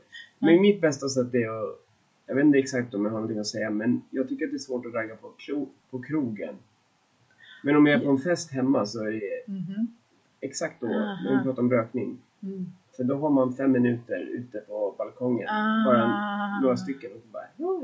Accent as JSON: {"language": "Swedish", "town": "Märsta", "region": "Stockholm County", "country": "Sweden", "tie": "born there", "said": "Jag är född i Märsta."}